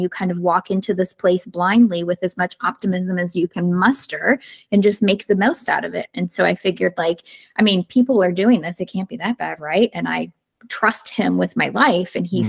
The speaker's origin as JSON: {"language": "English", "region": "Florida", "country": "United States", "tie": "born or raised there", "said": "Growing up in Florida, I'm a beach gal, and he prefers the mountains."}